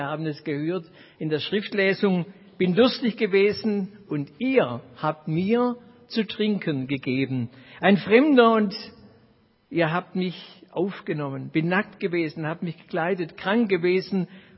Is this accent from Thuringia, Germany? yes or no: no; Baden-Württemberg, Germany; So sagt man wenigstens in Baden-Württemberg, wo ich herkomme.